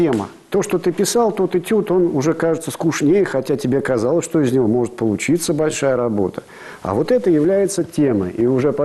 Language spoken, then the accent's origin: Russian; Moscow, Russia; хотя я городской мальчик, коренной москвич.